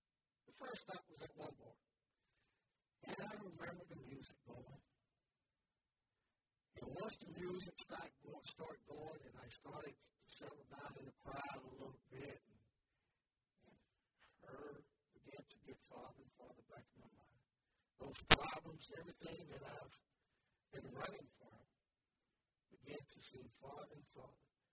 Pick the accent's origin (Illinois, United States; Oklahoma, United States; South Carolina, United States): Oklahoma, United States; Chickasha; I'm from Chickasha, Oklahoma, everyone.